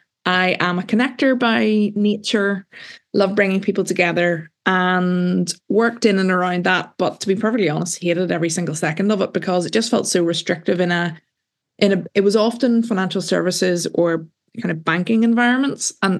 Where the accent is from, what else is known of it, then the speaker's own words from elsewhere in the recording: Northern Ireland, United Kingdom; So I'm from Northern Ireland.